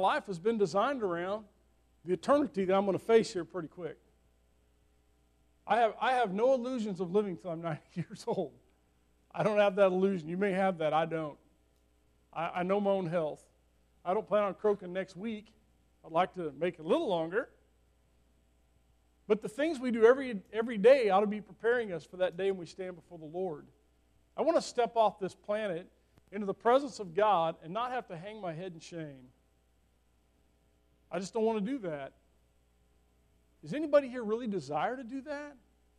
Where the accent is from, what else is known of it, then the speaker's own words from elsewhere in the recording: Kansas, United States; born there; I was born in Kansas. The kids were a little slow.